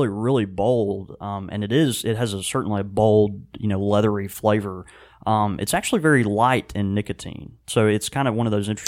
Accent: England, United Kingdom; You know, like, I am English, but I don't know how to deal with it.

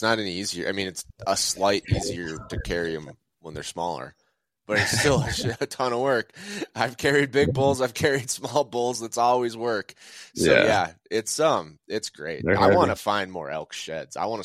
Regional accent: Minnesota, United States; So I'm from Minnesota, which is like Canada compared to you.

